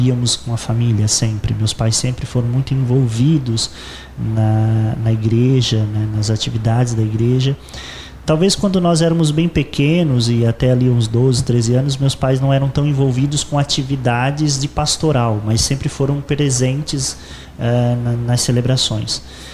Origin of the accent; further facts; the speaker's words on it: Sombrio, Santa Catarina, Brazil; born there; Eu nasci em Sombrio, né, no município de Sombrio, em 1982, eu tenho fazer 39 anos esse ano, sou de outubro. Nasci lá no Hospital Dom Joaquim